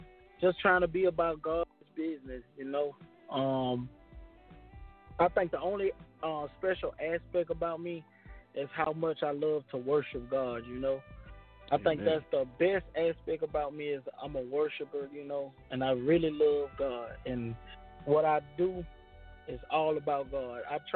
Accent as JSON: {"language": "English", "town": "Atmore", "region": "Alabama", "country": "United States", "tie": "born or raised there", "also_born_or_lived": "Staten Island, United States", "lives_now": "Mobile, United States", "said": "Yeah, I was born in Staten Island. I think I was I wasn't there too long, and I ended up moving to actually Atmore, and I was there about 15 years, and then I moved to Mobile, Alabama"}